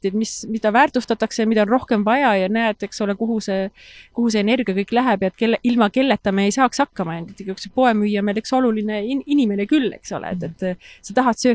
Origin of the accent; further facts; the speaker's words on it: Orgita, Rapla County, Estonia; now in Germany; mina olen Orgitalt.